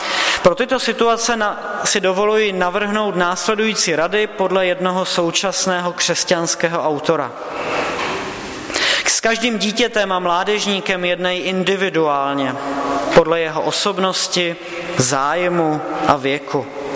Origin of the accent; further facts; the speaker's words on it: Český Těšín, Moravian-Silesian Region, Czechia; moved away; se celá rodina v případě potřeby přesunout zpátky do Českého Těšína, odkud pocházíme. Na to jsme tady už příliš zakořeněni.